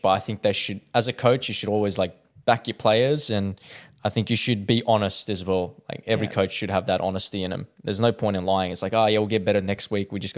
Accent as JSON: {"language": "English", "town": "Balmain", "region": "New South Wales", "country": "Australia", "tie": "born or raised there", "said": "I support it because I grew up in the Balmain area, and I just like, that was the club that I just knew around there."}